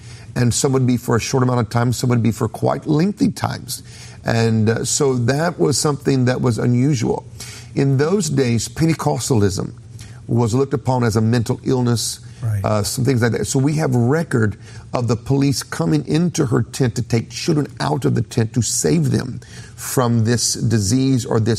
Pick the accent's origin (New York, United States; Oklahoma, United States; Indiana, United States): Oklahoma, United States; Tulsa; I grew up in Tulsa, so I'm a Haganite.